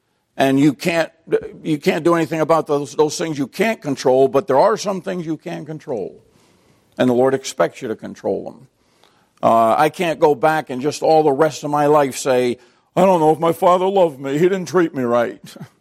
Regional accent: United States; born there; I'm glad I was born in America. I'm not proud of being an American. I'm thankful I am.

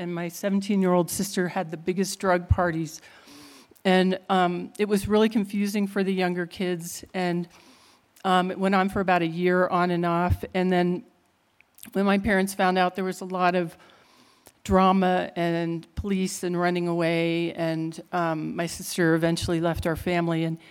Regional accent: Pennsylvania, United States; And Pennsylvania is part of the Bible Belt. So there was, I grew up believing in God and around people that believed in God and lived that. Good, wholesome farmers.

